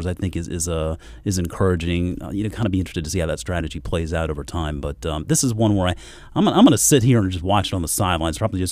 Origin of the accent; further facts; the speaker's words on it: South Carolina, United States; also born or lived in Georgia; growing up in South Carolina, moving up here from Georgia